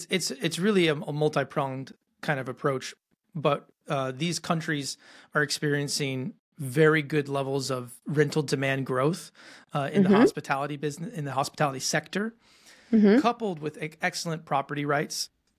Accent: Colorado, United States; moved away as an adult; also born or lived in China; About where I come from is I grew up in Colorado. I then went and moved to China in 2008, and I was spent 10 years there running a business.

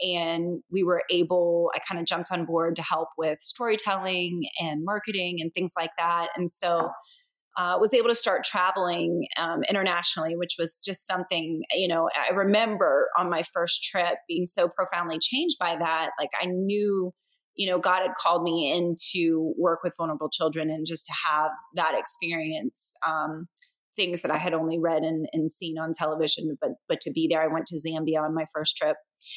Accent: Florida, United States; So I grew up in South Florida, Christian family, going to church.

